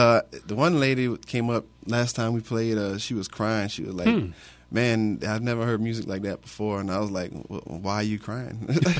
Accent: Houston, Texas, United States; I'm originally from Houston, and when I was in Houston, they would play it all the time

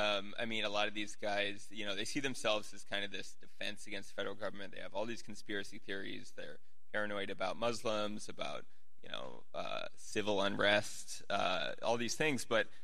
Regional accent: Oakland, California, United States; when I told them I was from Oakland, they were like, oh, you got to get out of Oakland

